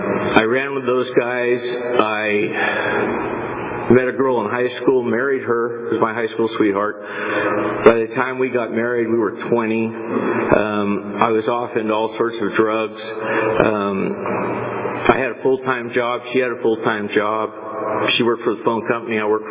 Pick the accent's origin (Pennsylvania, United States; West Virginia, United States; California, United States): California, United States; Fresno; born there; My story goes like this. I was born in Fresno, 1957.